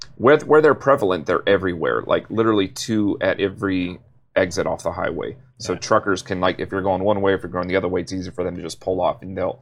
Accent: Spokane, Washington, United States; I grew up in Spokane originally.

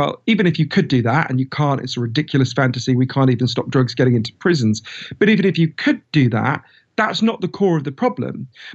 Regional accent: United Kingdom; I'm British, as you can tell from my voice.

